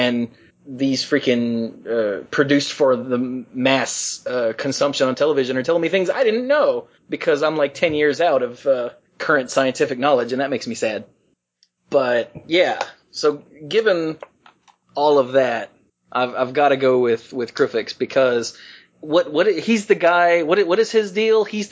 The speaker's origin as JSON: {"language": "English", "region": "the South", "country": "United States", "tie": "born there", "said": "I was born in the South, but that part didn't affect me, thank goodness."}